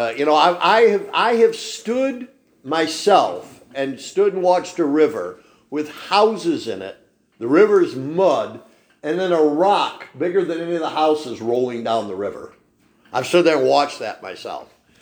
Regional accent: New York, United States; And I grew up in New York.

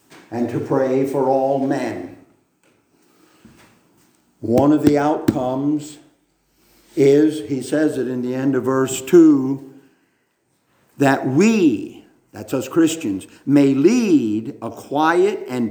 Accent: Pennsylvania, United States; I grew up in Pennsylvania, so I don't know the structure of New York.

